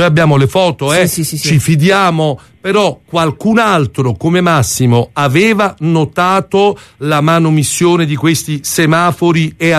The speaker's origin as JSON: {"language": "Italian", "town": "Naples", "region": "Campania", "country": "Italy", "said": "Noi che veniamo da Secondigliano"}